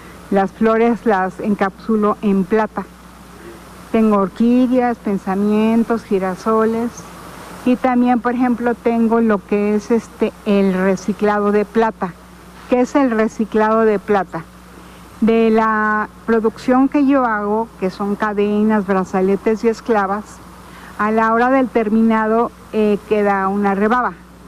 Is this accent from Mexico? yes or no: yes; Temixco, Morelos, Mexico; Yo vengo de Temisco.